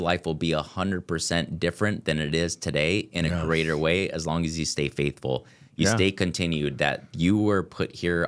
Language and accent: English; San Jose, California, United States; Dang, over here in Silicon Valley, like, I guess we do have some stuff, but like being born and raised in San Jose